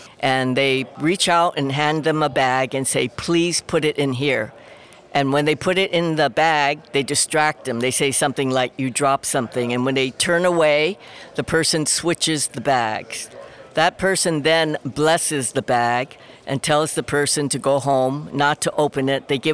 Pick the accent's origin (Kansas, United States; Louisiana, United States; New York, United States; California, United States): California, United States; San Francisco; For instance, since I'm from San Francisco, I will use that.